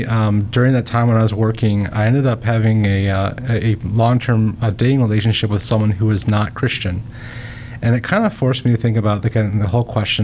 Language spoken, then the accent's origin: English; Mentor, Ohio, United States; So I'm originally from Mentor, Ohio.